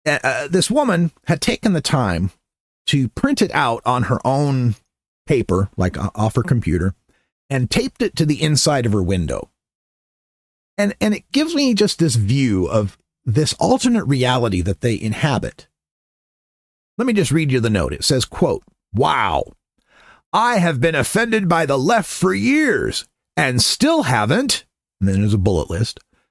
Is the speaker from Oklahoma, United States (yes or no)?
no; Nampa, Idaho, United States; Meanwhile, over in Nampa, my hometown in Nampa